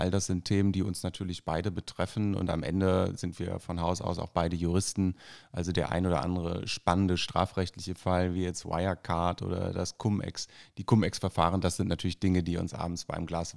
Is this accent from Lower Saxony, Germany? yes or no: no; Hamburg, Germany; born there; direkt an meinem Geburtsort in Rissen in Hamburg